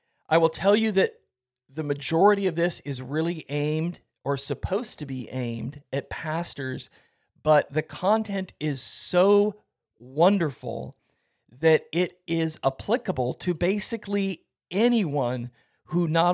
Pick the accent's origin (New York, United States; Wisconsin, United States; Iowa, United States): Iowa, United States; Iowa City; I left St. Louis and planted a church in my hometown of Iowa City, Iowa.